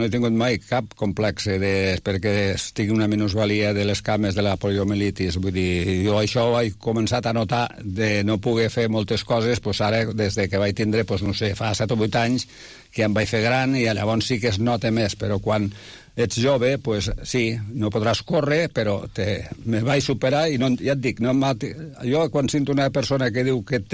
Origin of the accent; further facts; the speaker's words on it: Lleida, Catalonia, Spain; com a lleidatà